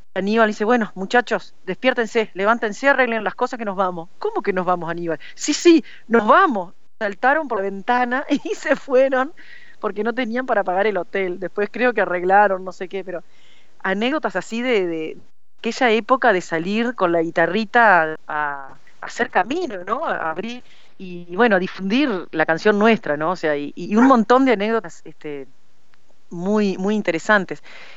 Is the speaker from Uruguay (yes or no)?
yes; Paysandú, Uruguay; porque yo soy de Paysandú.